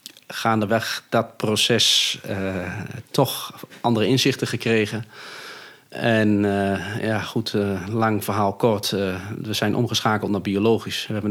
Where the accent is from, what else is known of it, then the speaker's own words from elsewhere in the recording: Bentelo, Overijssel, Netherlands; Ik ben 40 jaar oud. We wonen in Bentelo. En we zijn nu op het bedrijf, op de varkenshouderij waar ik ben opgegroeid.